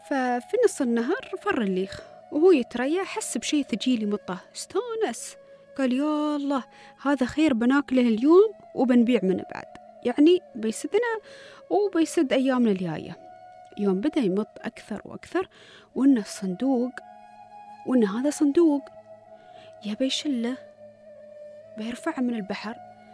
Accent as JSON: {"language": "Arabic", "country": "United Arab Emirates", "accent": "Emirati", "said": "هاي كلمة نحن نستخدمها في لهجتنا الإماراتية."}